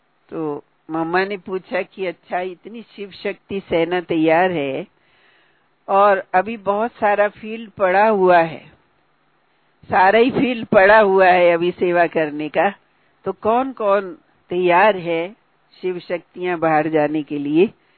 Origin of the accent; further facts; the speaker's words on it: Punjab, India; जैसे हम तो पंजाब से हैं वैसे